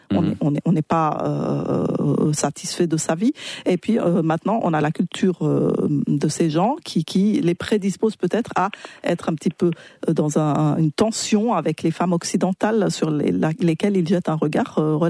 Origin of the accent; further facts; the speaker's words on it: Egypt; moi j'ai grandi en Égypte, dans un pays qui s'est radicalisé au niveau religieux ces dernières années